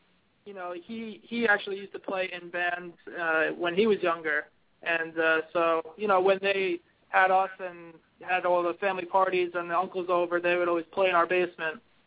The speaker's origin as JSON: {"language": "English", "region": "New York", "country": "United States", "said": "Well, we're two brothers from New York, and, you know, we just really love music and writing songs."}